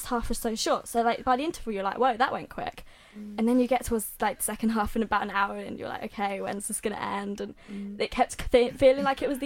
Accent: United States; But I'm American myself, but I don't have an accent.

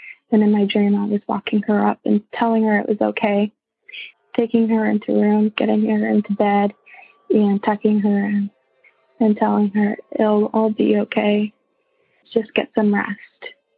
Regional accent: St. Thomas, Ontario, Canada; I'm from St. Thomas, Ontario.

